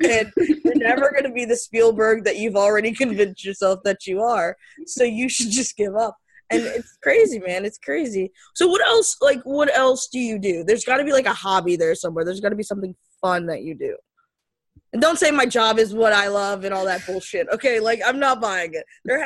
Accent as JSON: {"language": "English", "region": "Florida", "country": "United States", "said": "Okay, I'm from Florida. We don't do sharks here."}